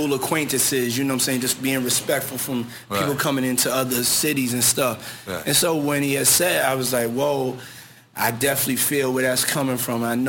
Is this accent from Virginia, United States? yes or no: no; New York, United States; And I was from New York.